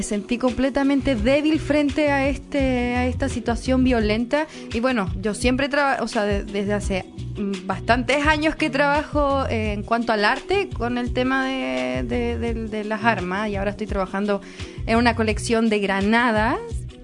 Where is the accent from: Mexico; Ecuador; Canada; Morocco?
Mexico; now in Chile; Me considero súper mexicana. Ya tengo mis cosas también. La verdad es que he tratado de llevar una vida aquí en Chile entre México y Chile. Así que... pertenezco a 2 países